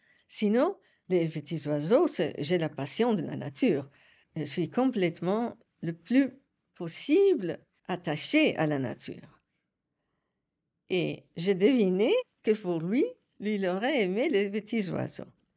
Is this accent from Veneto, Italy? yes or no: yes; Vicenza, Veneto, Italy; vu que je suis italienne moi-même. J'étais surprise. On a parlé et on a découvert assez vite qu'on venait de la même partie de l'Italie, pas seulement de la même partie, de la même région, mais de la même ville.